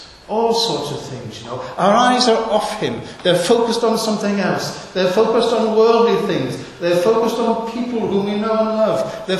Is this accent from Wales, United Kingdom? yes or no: yes; Wales, United Kingdom; Now, I'm a Welshman.